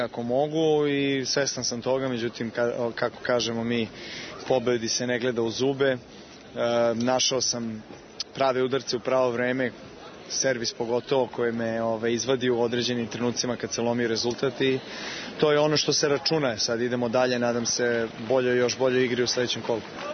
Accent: Serbia

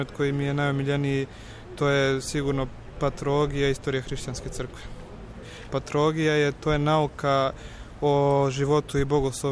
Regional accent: Užice, Zlatibor District, Serbia; učenik 4. godine, dolazim iz Užica.

